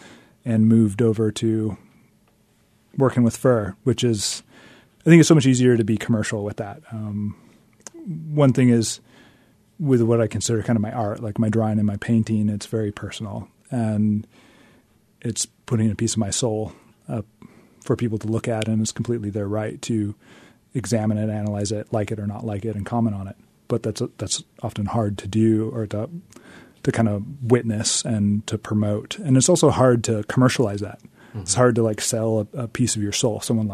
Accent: Sitka, Alaska, United States; And I was raised in Sitka.

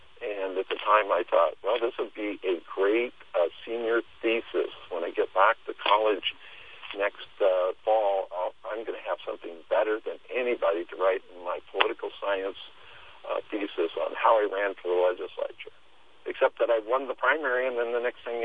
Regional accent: Juneau, Alaska, United States; to get a job in Juneau, my home state, because I was like, well, this is great, but Alaska is my home.

